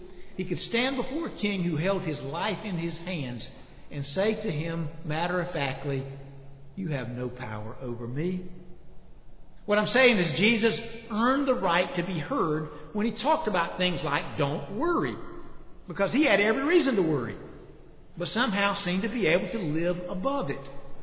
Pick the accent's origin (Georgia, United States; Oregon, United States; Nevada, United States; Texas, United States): Georgia, United States; Lyons; I grew up in Lyons, Georgia, and I'm not sure we had that much of a hippie era in Lyons, Georgia.